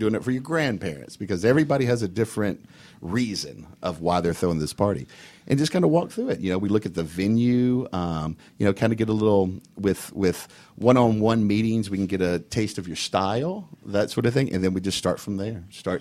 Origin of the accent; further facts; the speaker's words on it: Memphis, Tennessee, United States; I'm from Memphis.